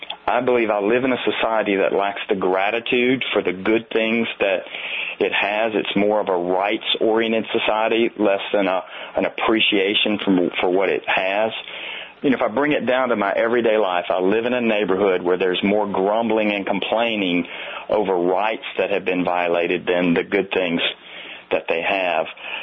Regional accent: Mississippi, United States; So she was placed in Mississippi, which is my home state.

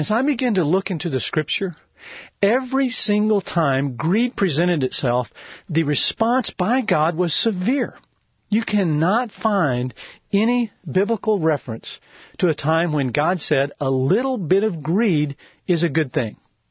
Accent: Texas, United States; I'm from Texas. I actually am predominantly a Cherokee Indian. I'm an American Indian. I was my grandmother was raised on a reservation. But I was raised in Texas, so I kind of thought of myself as a cowboy.

